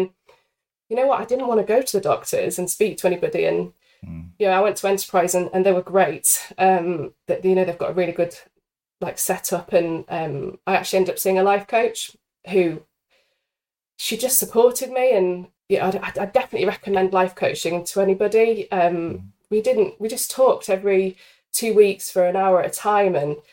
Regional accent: Penarth, Wales, United Kingdom; So I do tend to go into my hometown of Penarth and chat a lot.

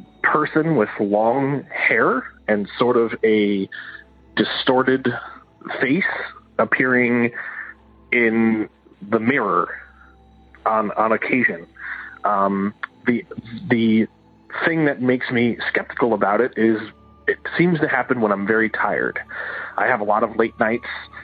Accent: Philadelphia, Pennsylvania, United States; I am from Philadelphia, Pennsylvania.

